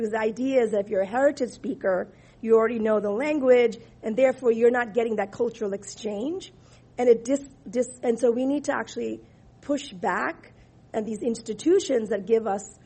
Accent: United States; born there; I was born in the United States with children who are multiracial

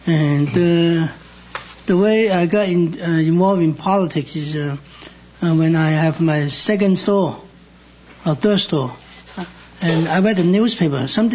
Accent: Hong Kong; English is a second language; also born or lived in Shanghai; now in United States; I was born in Shanghai, China, but I grew up in Hong Kong. I came to America in 1971.

